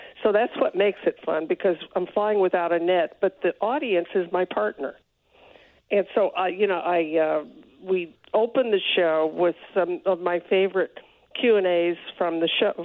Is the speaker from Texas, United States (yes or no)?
yes; San Antonio, Texas, United States; I was in my hometown, San Antonio.